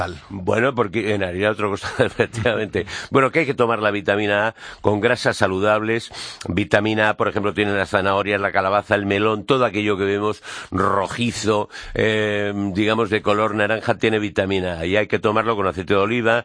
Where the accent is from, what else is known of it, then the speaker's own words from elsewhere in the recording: Madrid, Community of Madrid, Spain; Los de la Prospe, que hemos ido siempre. Yo soy de la Prospe, ¿lo sabías?